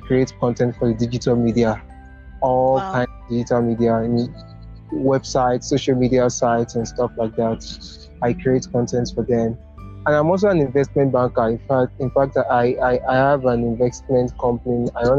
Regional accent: Nigeria; I am an African man, and most importantly, I'm a Nigerian, and most importantly, I'm a Yoruba guy.

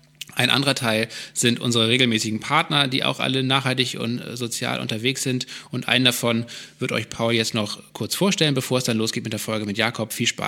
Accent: Kiel, Schleswig-Holstein, Germany; now in Berlin, Germany; Aber ich würde auch sagen, meine Heimat ist Kiel. Das trage ich im Herzen natürlich nach wie vor, auch das Norddeutsche. Und zu Hause bin ich aber zurzeit in Berlin hier und da fühle ich mich auch sehr wohl.

